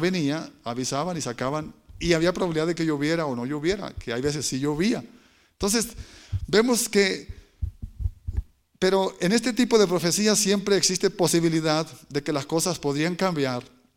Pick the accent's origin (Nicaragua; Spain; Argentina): Nicaragua; en Nicaragua, en mi pueblo